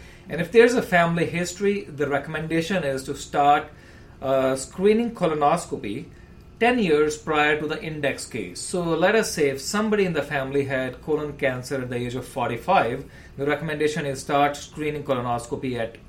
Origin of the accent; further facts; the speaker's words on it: India; now in United States; I'm a migrant. I came from India, and back in India, we hardly see any diverticulosis or diverticulitis.